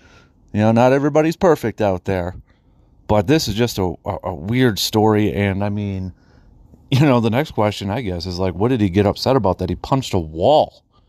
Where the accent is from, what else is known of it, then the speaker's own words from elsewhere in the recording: Wisconsin, United States; And I'm a Packer dude, you know. I'm from Packer country.